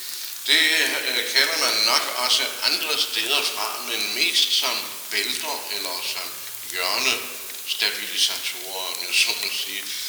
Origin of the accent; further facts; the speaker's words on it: Region of Southern Denmark, Denmark; Men så er vi jo fynboer alle, og der ved vi jo, at det i enden af ordet forsvinder